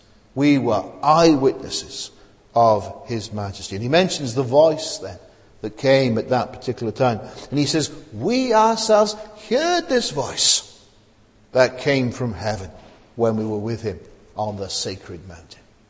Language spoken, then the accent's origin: English; Wales, United Kingdom; I'm a Welshman, but I don't think any Welshman is under any obligation to believe that.